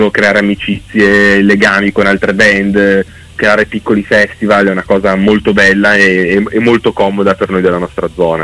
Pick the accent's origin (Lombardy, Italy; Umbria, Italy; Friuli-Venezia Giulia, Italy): Lombardy, Italy; noi siamo dei dintorni di Monza, tra Concorenzo, Arcore, diciamo la zona è quella